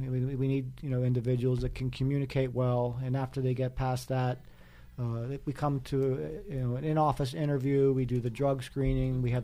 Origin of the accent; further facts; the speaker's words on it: Pittsburgh, Pennsylvania, United States; born there; I was born in Pittsburgh.